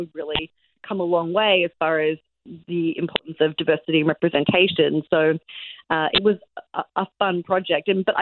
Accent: Australia; now in New York, United States; I spent time in my 20s in Australia when I was living in Sydney. I'm Australian, trying to, you know, write TV shows, write pilots

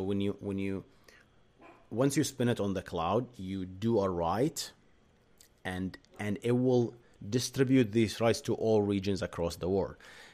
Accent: Bahrain; now in United States; And yes, I am from Bahrain. Yes, originally. I moved to the state 2015.

